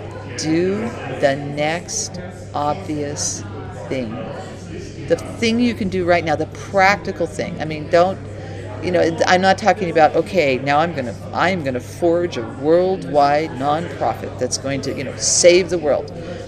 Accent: Mississippi, United States; that I grew up in Mississippi in the United States and not in Parramatta in Australia.

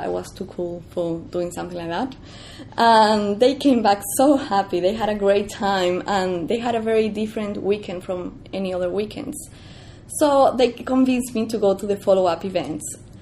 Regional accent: Peru; I wasn't really a practicing Catholic, even though I was raised up in Peru, in South America, that it's grounded in very Catholic values.

